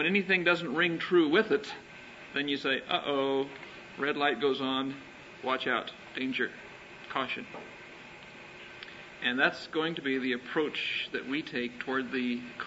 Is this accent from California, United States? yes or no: yes; California, United States; I am from California, as Charlie has mentioned, and I have already alluded to.